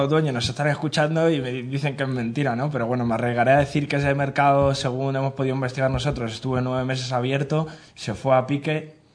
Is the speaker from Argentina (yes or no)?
no; Leganés, Community of Madrid, Spain; Que también somos de Leganés, vamos.